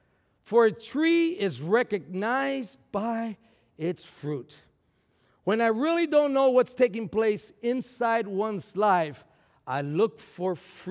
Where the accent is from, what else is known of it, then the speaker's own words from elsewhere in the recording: Texas, United States; I would go because I was Hispanic. I was from Texas.